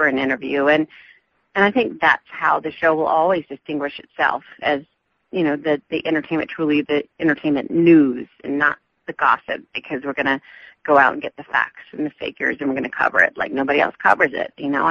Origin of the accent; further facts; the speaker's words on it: the South, United States; accent: Southern; Maybe I should insure my southern accent.